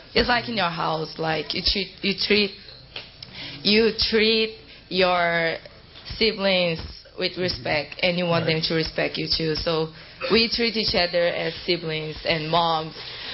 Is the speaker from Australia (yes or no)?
no; Brazil; English is a second language; Even though I come from Brazil, that's my first national, like really national tournament.